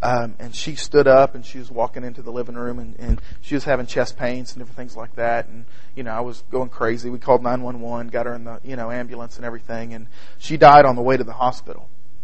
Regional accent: Garland, Texas, United States; I grew up in Garland, Texas, which is a suburb of Dallas. I lived there my whole life

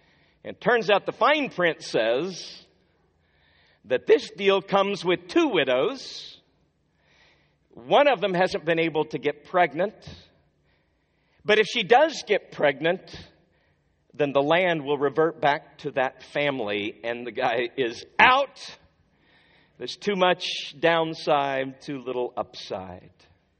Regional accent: the Ozarks, United States; I was born in the area the Beverly Hillbillies left. I was born and raised in the Ozarks.

